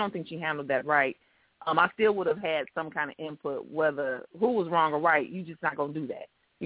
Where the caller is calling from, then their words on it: Detroit, Michigan, United States; Hey, I'm calling from Detroit